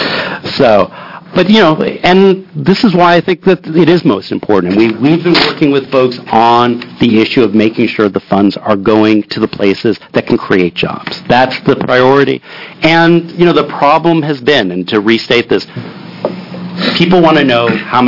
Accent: Ohio, United States; Actually, I grew up in Ohio.

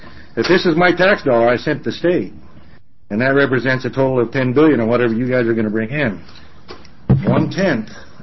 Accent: Oregon, United States; and I'm from Matters, Oregon, in Central Oregon, and I've been on the commission since 1996.

